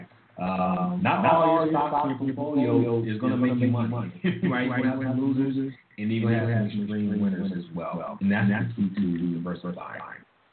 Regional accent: Miami, Florida, United States; I'm not even from Orlando. I'm from Miami, right?

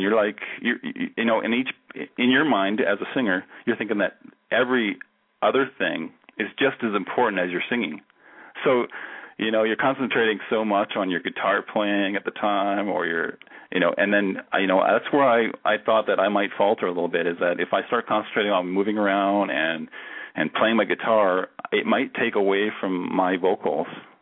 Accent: Canada; I'm Canadian.

